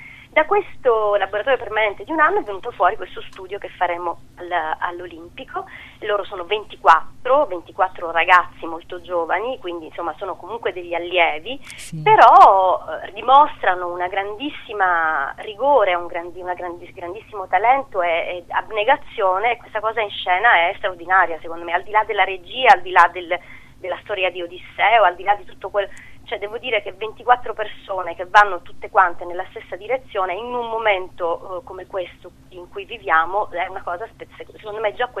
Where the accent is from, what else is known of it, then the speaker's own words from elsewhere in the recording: Sicily, Italy; io vado lì a intervistarlo perché io sono siciliana